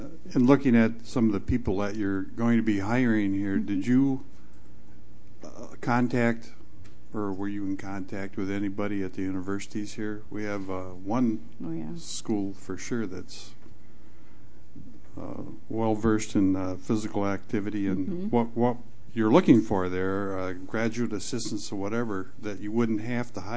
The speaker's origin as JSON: {"language": "English", "town": "French Island", "region": "Wisconsin", "country": "United States", "said": "And I'm from French Island. We don't have any sidewalks, so I want you to look at us, too."}